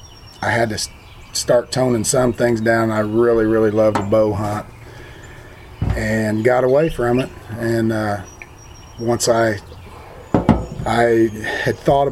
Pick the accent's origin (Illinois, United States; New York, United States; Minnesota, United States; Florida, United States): Illinois, United States; even though we're from Illinois anymore, not always really proud of that, but it's small farm, you know.